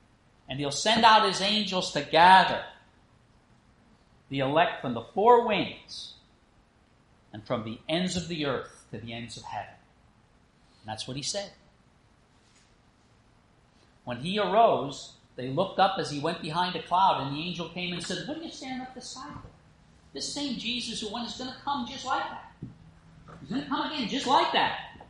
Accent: Emmaus, Pennsylvania, United States; Let's go to my hometown, Emmaus, Pennsylvania. The Moravians named it after that town in the Bible.

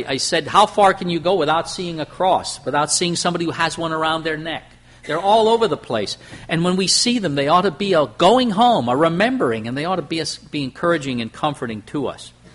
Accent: Pennsylvania, United States; We grew up in the Lehigh Valley, and when we went to Pittsburgh, and we're living out there, we're only 300 miles away.

